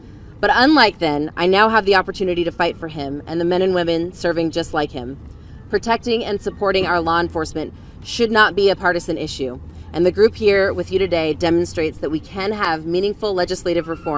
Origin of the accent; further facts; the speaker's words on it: California, United States; My hometown is home to many of the police officers, firefighters, and nurses who serve all of Los Angeles County.